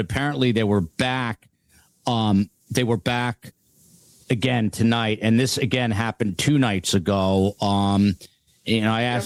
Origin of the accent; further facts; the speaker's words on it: New Jersey, United States; By the way, Mike, I'm from New Jersey, and you don't have the Joe Jackalone New York accent, but you got the Jersey New York thing going on, and I feel at home.